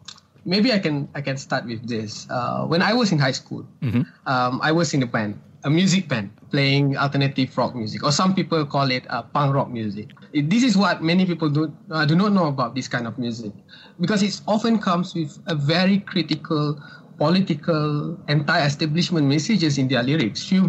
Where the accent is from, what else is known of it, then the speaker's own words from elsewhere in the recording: Balakong, Selangor, Malaysia; I grew up in Balakong, in a middle low income family. My parents are both from Perak, and they moved to KL and then to Balakong, looking for a better opportunity.